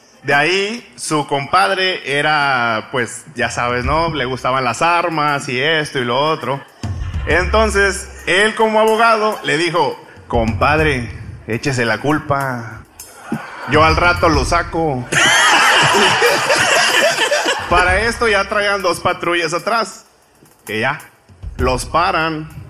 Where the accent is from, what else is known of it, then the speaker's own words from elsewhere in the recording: Veracruz, Mexico; Del norte de Veracruz.